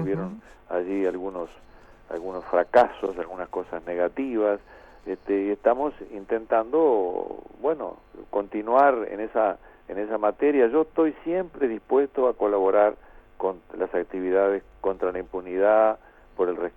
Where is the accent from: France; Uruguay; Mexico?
Uruguay; uno siempre como uruguayo se las arreglaba para recordar que el golpe nuestro había sido incluso anterior al chileno